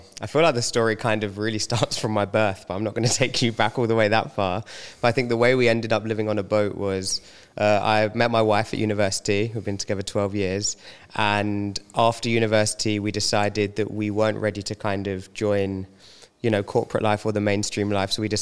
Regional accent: London, United Kingdom; I mean, I grew up in London, so I used to see boats a lot, like at Camden or in East London.

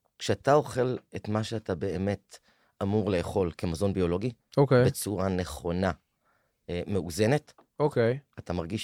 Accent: Megadim, Haifa District, Israel; מושב מגדים בחוף הכרמל.

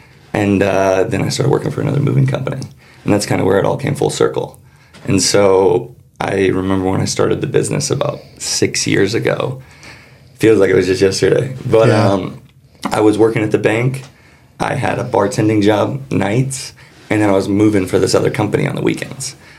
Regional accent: Norfolk, Nebraska, United States; But I'm small town Nebraska. I was born and raised in Norfolk, Nebraska.

